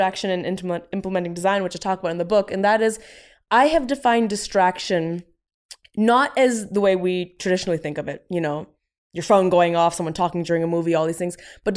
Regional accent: India; for so long, I thought there was a written rule book that I'm an Indian woman.

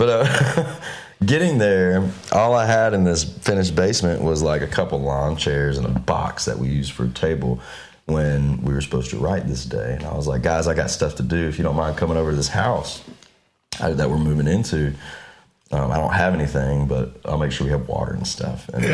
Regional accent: Shreveport, Louisiana, United States; now in Nashville, United States; I was just appreciated in Nashville much more than my hometown.

